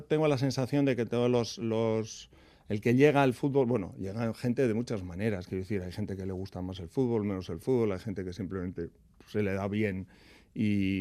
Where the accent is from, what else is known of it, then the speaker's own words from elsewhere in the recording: Aretxabaleta, Basque Country, Spain; cuando nosotros jugábamos, soy de Aretxabaleta, y nosotros vivimos en la plaza y las escuelas están al lado de casa